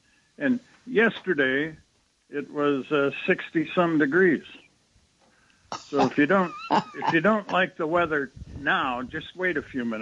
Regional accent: Fargo, North Dakota, United States; I grew up in North Dakota, Fargo

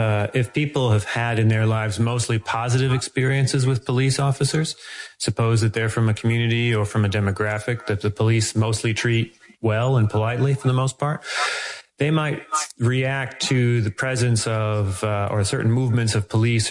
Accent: Midwest, United States; I'm from the Midwest, not from California.

